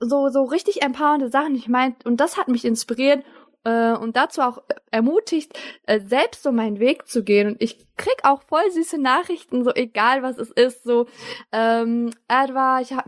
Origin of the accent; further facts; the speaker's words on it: Turkey; Ich als Türkin wurde gemobbt, weil ich in der 7. Klasse Beinhaare hatte